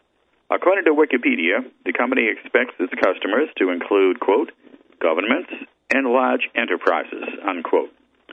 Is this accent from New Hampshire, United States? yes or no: no; Massachusetts, United States; now in Maryland, United States; Massachusetts, my home state, didn't list it.